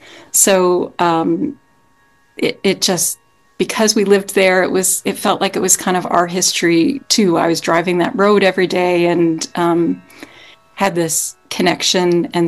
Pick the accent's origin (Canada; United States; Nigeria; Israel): Canada; I think that there is something significant about being a Canadian composer.